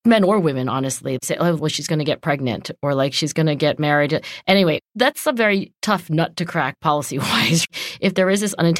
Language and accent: English; Cherry Hill, New Jersey, United States; there may have been misogyny in Cherry Hill, New Jersey, where I grew up, but it's